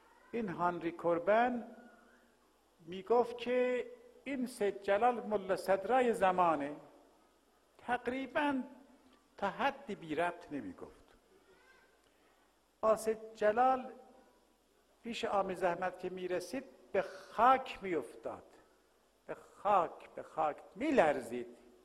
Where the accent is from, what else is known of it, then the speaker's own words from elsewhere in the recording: Tehran, Tehran Province, Iran; یه محله هست محله امیریه در تهران، ما اونجا بزرگ شدیم، نسبتا محله متدینین بود.